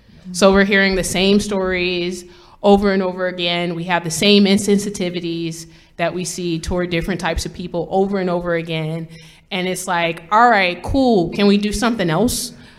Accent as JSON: {"language": "English", "country": "United States", "said": "a group of people that I, as an American, am not exposed to every day"}